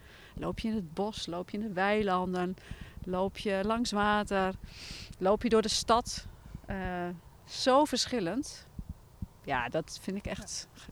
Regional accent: Groningen, Netherlands; Ik ben zelf opgegroeid in Groningen.

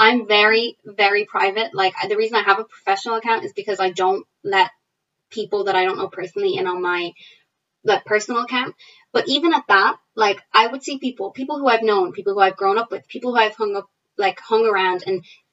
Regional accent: Ireland; So I'm born and raised here in Ireland my whole life, so, you know, obviously I'm Irish, and then my parents are Egyptian, so I'm Egyptian.

